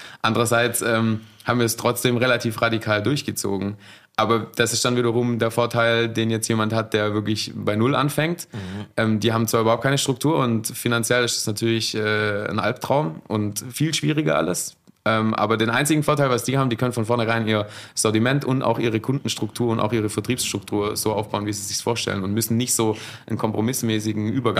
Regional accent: Baden-Württemberg, Germany; Ja, aber ich bin Schwabe

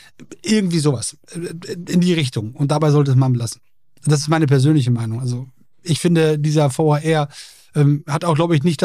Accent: Wildeshausen, Lower Saxony, Germany; ich bin auch in Wildeshausen geboren, war aber auch lange weg. Damals durch berufliche Veränderung meines Vaters verzogen, erst 2006 wieder zurückgekehrt.

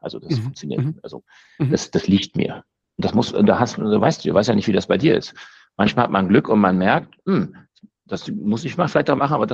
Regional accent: Northern Germany, Germany; Wobei der größere Sprung war, als Norddeutscher nach Tübingen zu gehen.

